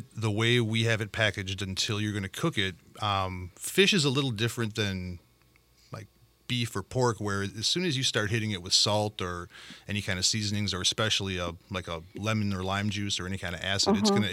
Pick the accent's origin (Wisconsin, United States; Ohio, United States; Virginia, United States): Wisconsin, United States; Fort Atkinson; now in San Diego, United States; I grew up in Wisconsin.